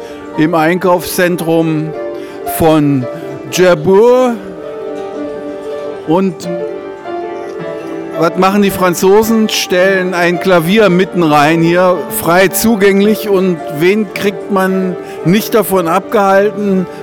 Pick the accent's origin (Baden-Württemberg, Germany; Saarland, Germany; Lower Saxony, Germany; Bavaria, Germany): Lower Saxony, Germany; Elsfleth; Und ich bin ja aus Elsfleth.